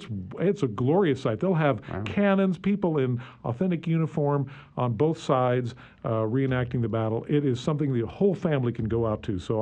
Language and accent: English; New England, United States; also born or lived in Midwest; And while I was born in the Midwest, grew up in New England, and have visited many of these sites